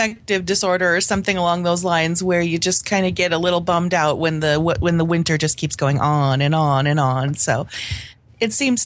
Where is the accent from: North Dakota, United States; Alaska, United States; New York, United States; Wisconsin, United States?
North Dakota, United States; Grand Forks; Well, technically, I'm from Grand Forks, North Dakota, which is just recently ranked as the coldest on average in the winter city in the entire United States